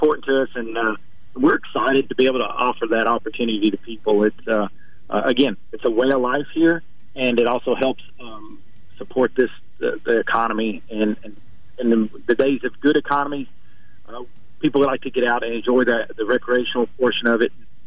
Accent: Kentucky, United States; born there; now in Alabama, United States; I was born in Kentucky, live in Alabama.

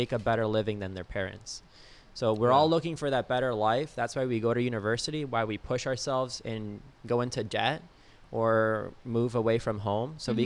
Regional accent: Joliet, Illinois, United States; And for me, I'm from Joliet, Illinois.

